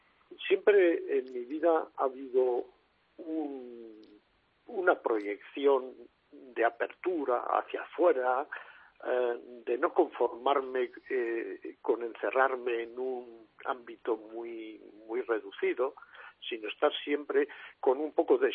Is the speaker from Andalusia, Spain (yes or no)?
no; Castile and León, Spain; aquí en mi tierra del norte de Palencia, donde con otro compañero atendemos 40 pueblos, el centro es Cervera de Pisuerga